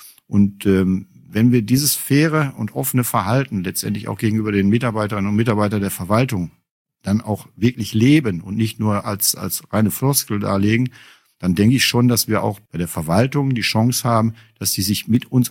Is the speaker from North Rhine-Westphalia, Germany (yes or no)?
yes; Bottrop, North Rhine-Westphalia, Germany; Bottrop hat mich zu dem gemacht, was ich heute bin. Ich bin in Bottrop aufgewachsen. Ich bin zwar hier nicht geboren, aber ich habe seit meiner frühen Kindheit hier mein Leben verbracht.